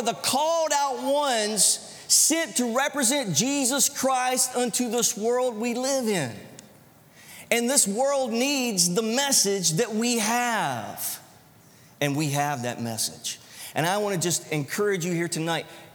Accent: Florida, United States; Now, I am a Southern boy. I come from North Florida

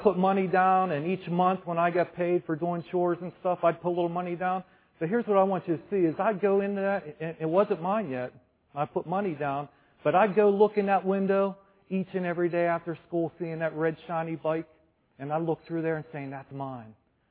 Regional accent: Zelienople, Pennsylvania, United States; I remember growing up in Zillionople

